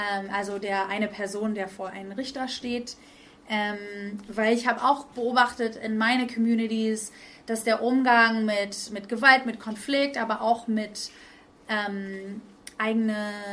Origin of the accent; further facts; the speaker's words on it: United States; German is a second language; moved away; also ich bin in den Staaten groß geworden, vielleicht hört ihr das auch in meinem Akzent